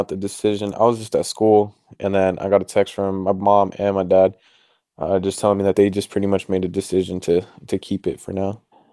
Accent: California, United States; You know, I grew up in California where there's a lot of wildfires

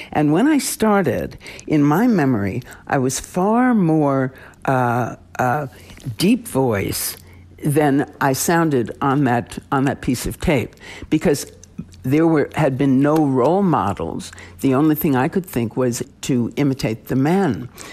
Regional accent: New York, United States; accent: New York; I'm a New Yorker, and I was working, and always have for much of my broadcasting life in particular, against a pretty heavy New York accent that I had.

